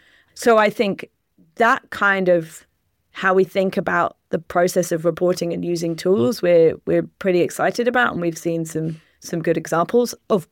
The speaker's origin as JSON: {"language": "English", "country": "United Kingdom", "said": "definitely to my ear as a Brit who is shamefully bad at languages."}